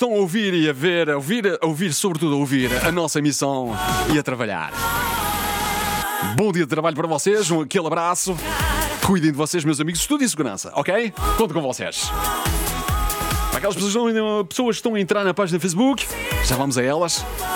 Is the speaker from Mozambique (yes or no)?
no; Norte, Portugal; Sou do Norte, eu também sou do Norte.